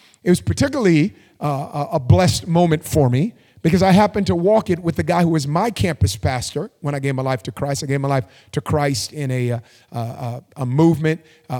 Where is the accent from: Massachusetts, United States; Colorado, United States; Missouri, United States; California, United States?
California, United States; I'm from California, my wife and I. California has a smell.